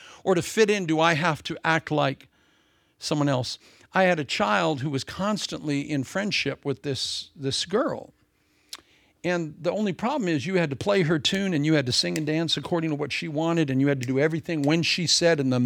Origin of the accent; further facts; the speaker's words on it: Des Moines, Iowa, United States; When I was raised in Des Moines, Iowa, there was a little girl on the block that had a trampoline.